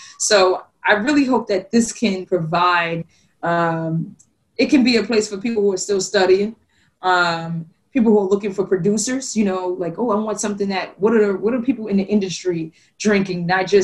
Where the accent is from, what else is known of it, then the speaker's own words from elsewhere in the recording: New York City, New York, United States; There is some other, you know, I grew up in Harlem